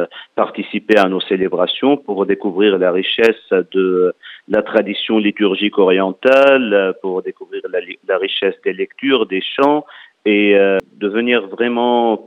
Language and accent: French; Sidon, South Governorate, Lebanon; je viens du diocèse de Sidon personnellement